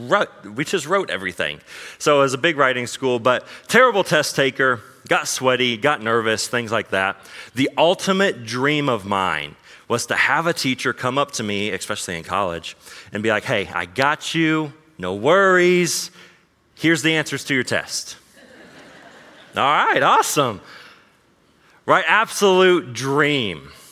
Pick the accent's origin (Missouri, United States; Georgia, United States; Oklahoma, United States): Oklahoma, United States; Dewey; also born or lived in Florida; I moved from Florida, originally from Oklahoma, a little town called Dewey, Oklahoma. Grew up there my whole life